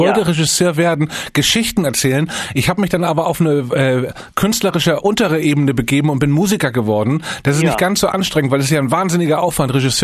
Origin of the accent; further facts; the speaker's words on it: Hamburg, Germany; Aus Hamburg.